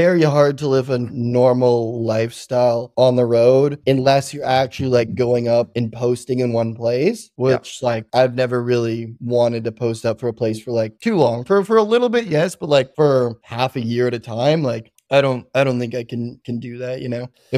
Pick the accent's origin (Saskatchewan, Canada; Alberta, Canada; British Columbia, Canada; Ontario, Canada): Ontario, Canada; Renfrew; Wait, I'm getting to that. It's called Renfrew, Ontario. It's like